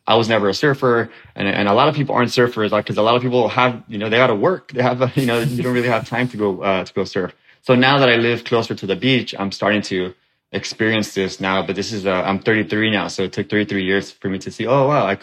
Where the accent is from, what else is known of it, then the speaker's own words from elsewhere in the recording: Los Angeles, California, United States; was I going to stay in my adult years here in my hometown, or was I going to try to move somewhere? And it dawned on me that, the reason why a lot of people move here is because they come from small towns.